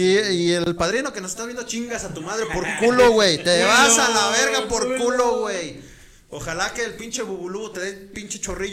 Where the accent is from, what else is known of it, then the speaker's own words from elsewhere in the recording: Guadalajara, Jalisco, Mexico; Yo soy de Guadalajara y toda mi vida, yo lo único pozole, yo solo pensaba que era pozole rojo